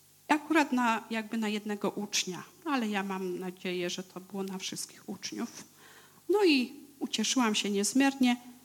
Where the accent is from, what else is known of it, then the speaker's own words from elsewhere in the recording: Rzepiska, Lesser Poland, Poland; z Rzepisk.